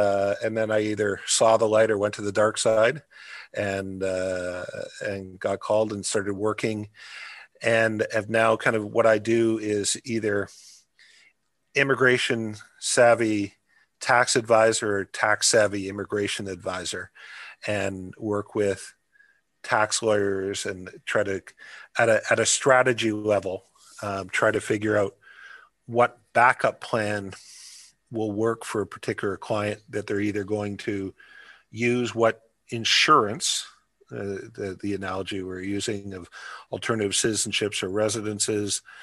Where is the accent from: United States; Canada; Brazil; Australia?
Canada; Windsor, Ontario; My family has their roots several hundred years back in Canada. I grew up in Windsor, border city